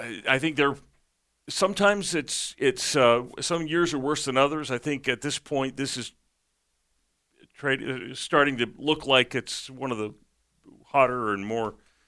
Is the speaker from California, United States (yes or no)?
yes; Santa Cruz, California, United States; I'm from Santa Cruz.